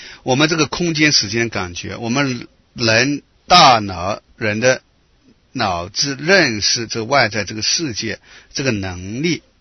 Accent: China; 我们中国人如果讲科学的话，比较有名的是什么？

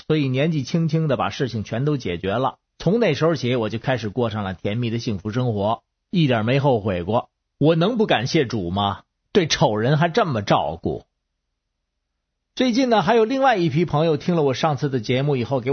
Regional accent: Beijing, China; 各位听众好，我是北京的

